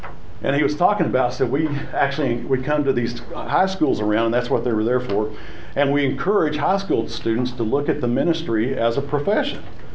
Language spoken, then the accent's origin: English; Texas, United States; And where I grew up in the Texas Panhandle, the churches are run by boards.